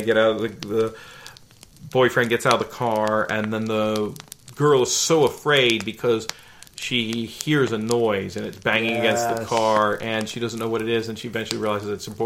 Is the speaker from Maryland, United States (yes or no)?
yes; Maryland, United States; growing up in Harford County, not too far from where I used to live